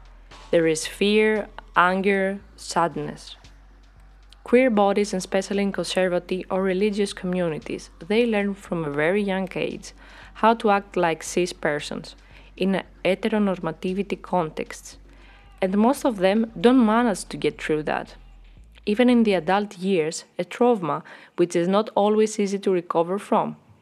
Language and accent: English; Athens, Attica, Greece; I was born and raised in Athens, close to the Acropolis.